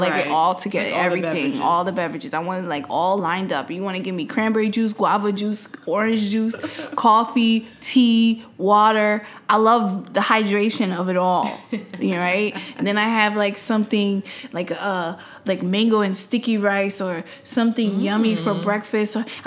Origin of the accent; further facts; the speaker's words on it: New York, United States; But, you know, I'm a New Yorker at heart.